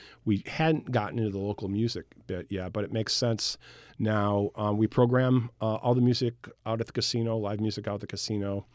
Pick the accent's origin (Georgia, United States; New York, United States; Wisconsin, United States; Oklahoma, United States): New York, United States; Syracuse; I grew up in the Syracuse area.